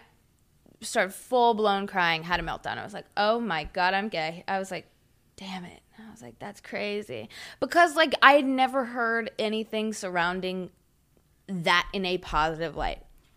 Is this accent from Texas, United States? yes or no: no; Huntersville, North Carolina, United States; Where I grew up in Huntersville, mm-hmm. Is, like, super, like, ass backwards and, like, very conservative.